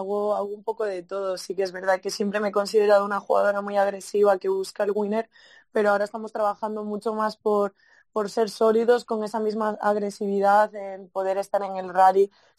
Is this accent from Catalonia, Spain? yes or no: no; Vilagarcía de Arousa, Galicia, Spain; pues es algo muy bonito para Galicia y en mi caso para Vila García, para mi pueblo